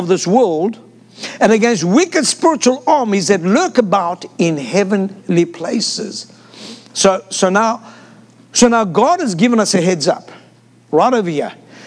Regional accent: South Africa; I'm South African. You have to ignore me.

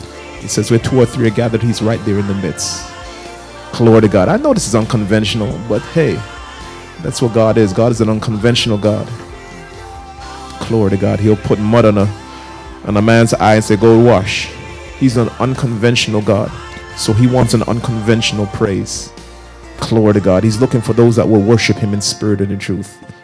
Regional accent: Jamaica; You know I'm from Jamaica

